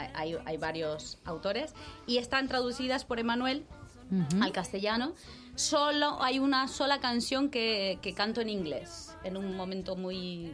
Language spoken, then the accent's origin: Spanish; Argentina; moved away; Llevo 14 años aquí y todo el equipo de Desde el Sofá somos todos argentinos